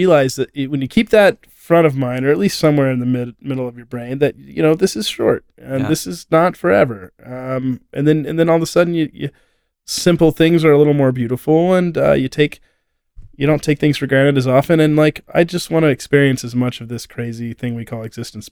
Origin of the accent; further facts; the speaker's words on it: Houston, Texas, United States; But since I grew up in Houston, lived there for 40 years, never lived anywhere else.